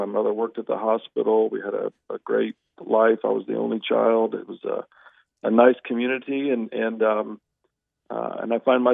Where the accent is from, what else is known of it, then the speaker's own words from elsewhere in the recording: Anderson, Indiana, United States; I grew up in the States, just outside of northeast of Indianapolis, Indiana, which is the capital of Indiana, about 30 miles northeast in a little town called Anderson, Indiana.